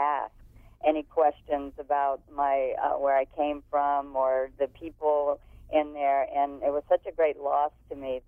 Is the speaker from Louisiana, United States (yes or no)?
yes; Louisiana, United States; I started writing for a weekly newspaper in my hometown, South Louisiana, when I was 14.